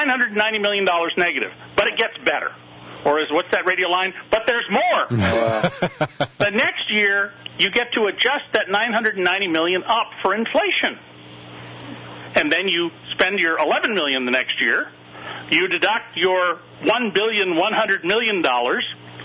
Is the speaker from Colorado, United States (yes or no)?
no; Santa Cruz, California, United States; Yeah, that's where I grew up in Santa Cruz.